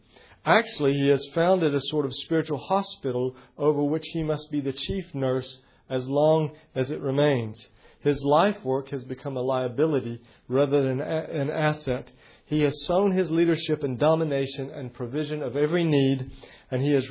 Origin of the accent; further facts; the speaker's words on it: United States; now in United Kingdom; I'm American in Great Britain. I'm having trouble here.